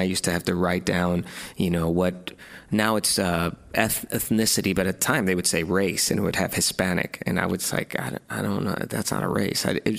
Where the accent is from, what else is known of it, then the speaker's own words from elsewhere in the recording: Spain; also born or lived in Germany; now in United States; My dad's Mexican American, my mom Spanish. So for me, I was, you know, kind of, I was born here, but I was raised all in Spain and Germany.